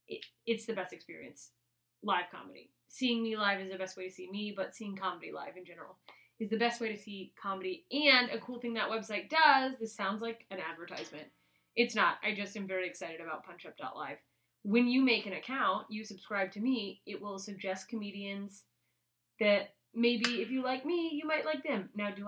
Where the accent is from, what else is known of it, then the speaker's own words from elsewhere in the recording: Anchorage, Alaska, United States; I'm doing a world premiere in my hometown of Anchorage